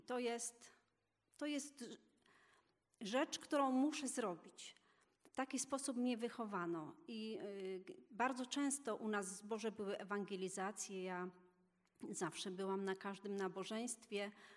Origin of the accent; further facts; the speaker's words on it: Wisła, Silesian Voivodeship, Poland; Tak jak Radek, pochodzę z Wisły i tak jak Ewa, z domu, w którym od zawsze prowadzono mnie do zboru.